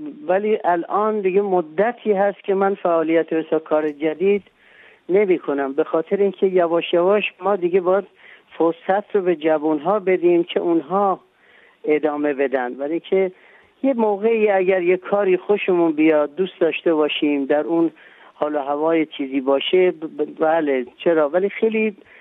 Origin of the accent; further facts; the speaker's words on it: Gilan, Iran; خب برای اینکه من یه گیلک هستم، برای اینکه از گیلان شروع کردم